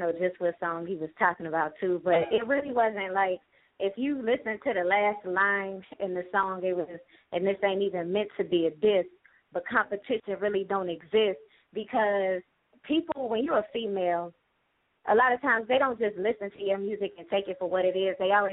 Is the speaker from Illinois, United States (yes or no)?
yes; Chicago, Illinois, United States; You want to know if I'm with the shits because I'm from Chicago.